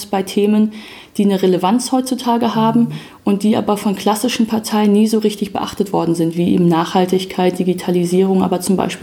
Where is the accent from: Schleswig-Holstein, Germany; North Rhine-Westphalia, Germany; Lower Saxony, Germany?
North Rhine-Westphalia, Germany; Wuppertal; ich bin 28 Jahre alt, komme gebürtig aus Wuppertal